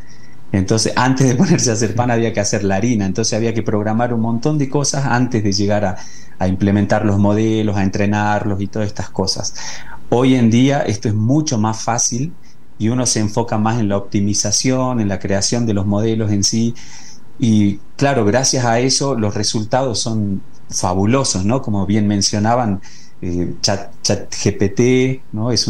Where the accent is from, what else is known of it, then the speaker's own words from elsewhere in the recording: Humahuaca, Jujuy, Argentina; also born or lived in Europe; yo tuve la oportunidad de vivir casi 20 años en Europa y me volví y dije, quiero apostar por mi ciudad natal, por Humahuaca.